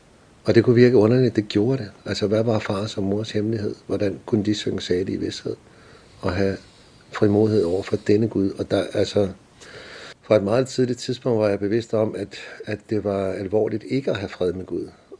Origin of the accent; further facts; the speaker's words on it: Copenhagen, Capital Region of Denmark, Denmark; Jeg er født i København og har boet i København det meste af min opvækst. Og født i et hjem, hvor jeg har haft forældre, der har vidnet for mig om Jesus og, og har bedt for mig.